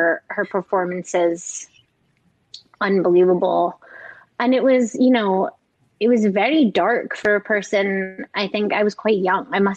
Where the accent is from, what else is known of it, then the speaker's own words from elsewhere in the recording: Scotland, United Kingdom; I watched a lot of like classic movies with my mom growing up. I grew up in Scotland and she was really enamored with classic old Hollywood.